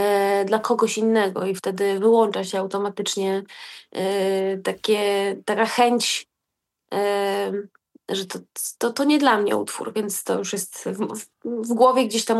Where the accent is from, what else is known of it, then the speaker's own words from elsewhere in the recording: Ciechanowiec, Podlaskie Voivodeship, Poland; swoje dzieciństwo spędziłam u dziadka na takim bliskim Podlasiu, bo to pod Ciechanowcem